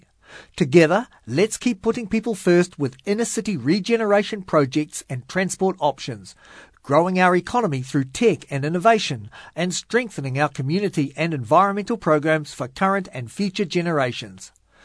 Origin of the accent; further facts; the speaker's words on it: Wellington, New Zealand; Born and raised in Island Bay, I'm proud of my Italian heritage and lifelong ties to Wellington's Southern Ward. … have contributed to the city's seafood industry for generations.